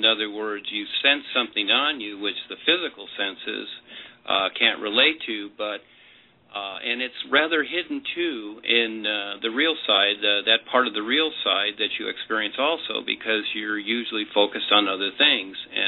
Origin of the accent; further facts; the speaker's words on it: Saint Paul, Minnesota, United States; born there; I was born in St. Paul, Minnesota, which is where there are a lot of Germans.